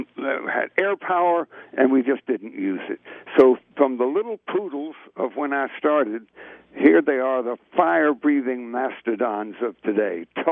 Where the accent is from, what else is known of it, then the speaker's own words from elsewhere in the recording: North Carolina, United States; I'm from North Carolina. To me, a public figure at that time was anybody who'd done jury duty.